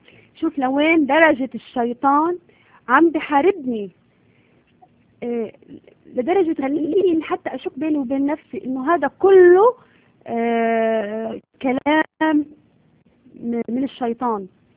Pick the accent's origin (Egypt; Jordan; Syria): Syria; also born or lived in Gulf states; now in Europe; وبما اني انا متربايه بدول الخليج فانا شامي وبعرف افهم انواع البخور اللي تربيت وعشت عليها في دول الخليج،